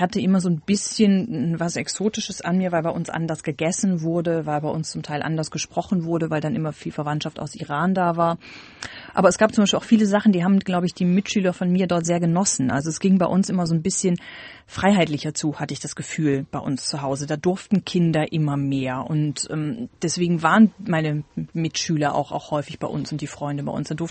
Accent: North Rhine-Westphalia, Germany; Ich bin in der Nähe von Köln aufgewachsen, 35 Kilometer von Köln entfernt. Und ich glaube, wir waren dort tatsächlich die einzigen Ausländer. Das ist so ein bisschen Einzugsgebiet Köln-Bonn. Ein Dorf, das sehr gute Infrastruktur hat, aber sehr wenig Einwohner.

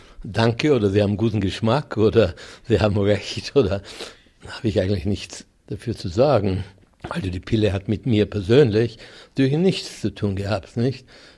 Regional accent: Vienna, Austria; born there; Also schwanger ist sie nach Wien gekommen, ich bin in Wien geboren.

